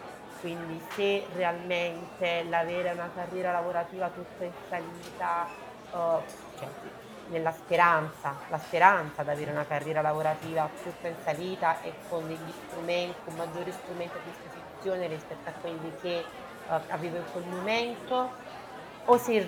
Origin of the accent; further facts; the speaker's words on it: Naples, Campania, Italy; Io da napoletana ho spesso sentito la necessità di andare via da Napoli